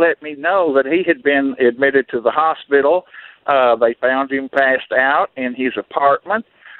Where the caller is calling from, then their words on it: El Dorado, Arkansas, United States; I'm calling from El Dorado, Arkansas.